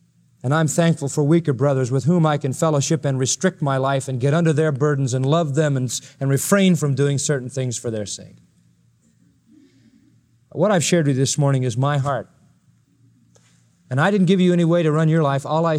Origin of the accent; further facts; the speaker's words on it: Philadelphia, Pennsylvania, United States; I was raised in Philadelphia as a little kid and Sunday was absolutely sacrosanct.